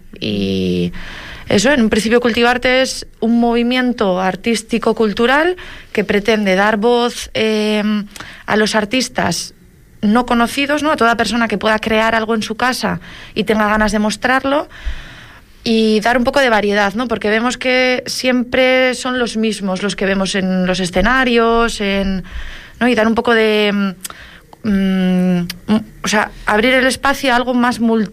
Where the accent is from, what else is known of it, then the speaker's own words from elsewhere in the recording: Bilbao, Basque Country, Spain; now in Corralejo, Spain; porque yo soy de Bilbao, y me aficioné, pues eso, a los micrófonos abiertos